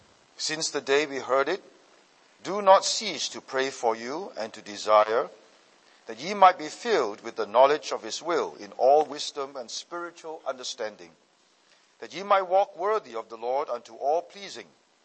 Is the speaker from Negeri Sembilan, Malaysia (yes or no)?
yes; Seremban, Negeri Sembilan, Malaysia; so we had a good life when we were growing up in Seremban.